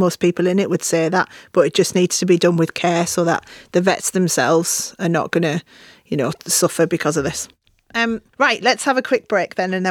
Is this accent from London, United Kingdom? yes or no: no; Middlesbrough, North East England, United Kingdom; when I was growing up in Middlesbrough, the drugs sector was pretty booming, and so was the prostitution.